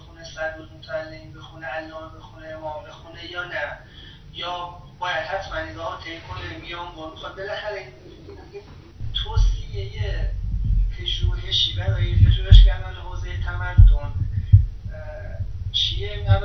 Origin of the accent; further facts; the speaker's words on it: Isfahan, Iran; حالا ما که اصفهانی هستیم از دوره نوجوانی ایشون رو میشناسیم